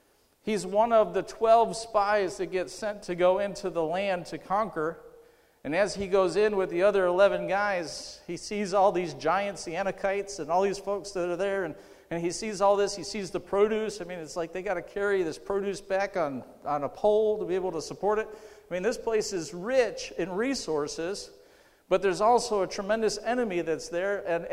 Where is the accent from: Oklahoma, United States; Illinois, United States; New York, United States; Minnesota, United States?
New York, United States; I was raised up in Western New York. It took me a lot of years to finally say, hey, I'm a Texan, I'm a Southerner.